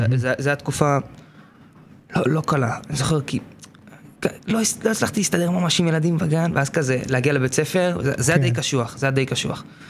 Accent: Petah Tikva, Central District, Israel; האחים שלי, אתה יודע, גדלנו בפתח תקווה.

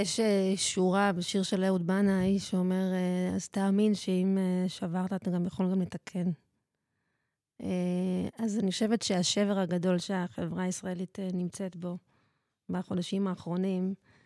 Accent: Kiryat Ata, Haifa District, Israel; ואני נולדתי וגדלתי בקריית אתא. אנחנו בסוף כולם סוג של צפונים.

